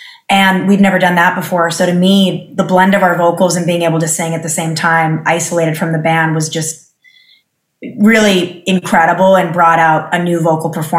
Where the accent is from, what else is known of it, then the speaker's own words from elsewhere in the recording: California, United States; driving down the PCH, growing up in California.